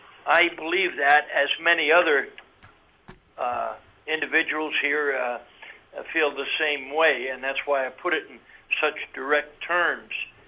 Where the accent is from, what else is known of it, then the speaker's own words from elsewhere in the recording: Cooper Landing, Alaska, United States; I am from Cooper's Landing.